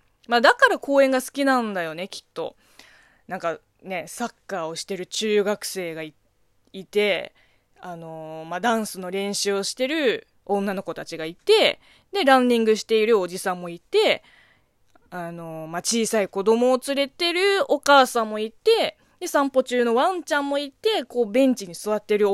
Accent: China; Japanese is a second language; この番組は中国生まれ中国育ちの私

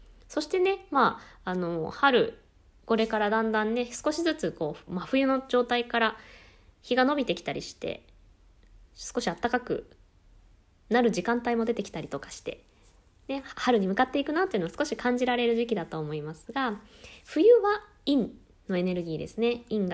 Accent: Tokyo, Japan; 私住んでいた、まあ、東京まで東京育ちなんですが、農家とかもたくさんあるようなところで、山の中っていうか里みたいなところに住んでたんですが

